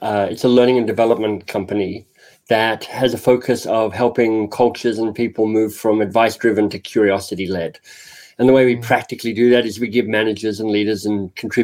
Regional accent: Australia; also born or lived in England / United States; now in Toronto, Canada; I live in Toronto, Canada. Like, I'm Australian originally, but left Australia 30 years ago and wandered around England for a bit and then the US for a tiny bit. And then 21 years ago, I guess, came up here.

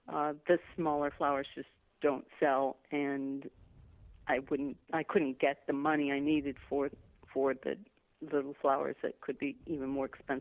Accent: California, United States; moved away as an adult; No, I grew up in Southern California.

